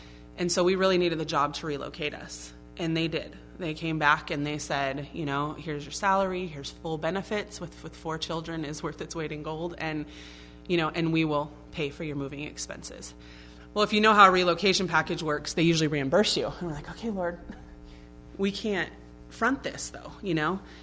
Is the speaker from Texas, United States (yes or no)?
no; Colorado, United States; also born or lived in Southern California; now in Maine, United States; I grew up in Colorado, where the sun shines more than any other place in the United States.